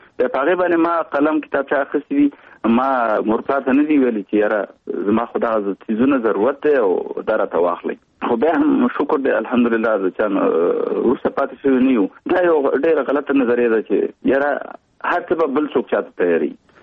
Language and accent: Pashto; Kunar, Afghanistan; now in Kabul, Afghanistan; زه د افغانستان د یوې غرنۍ سیمې چې کونړ ولایت نومېږي، زه د کونړ ولایت یم، په 1991 کال کې هلته زېږېدلی یم. ابتدایي اړومبني تعلیمات مې هلته په خپله سیمه کې کړي دي، وروسته بیا کابل ته راغلی یم،